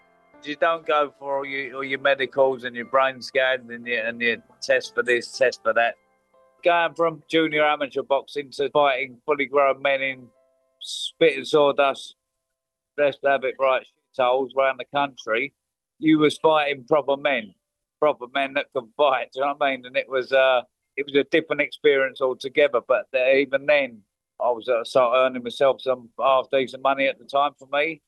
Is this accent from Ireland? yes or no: no; London, United Kingdom; It was pretty much fisticuffs, and that's part and parcel of growing up in East London.